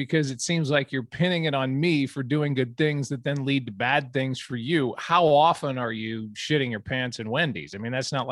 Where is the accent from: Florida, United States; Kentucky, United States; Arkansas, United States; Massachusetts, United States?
Florida, United States; born there; So yes, I was born in Florida.